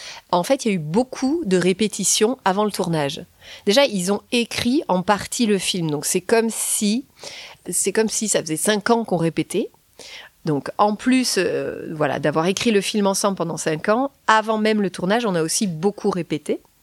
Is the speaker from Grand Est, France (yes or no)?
no; Marseille, Provence-Alpes-Côte d'Azur, France; moi j'ai grandi à Marseille, mais j'ai fait des études en Belgique, je suis passée par Paris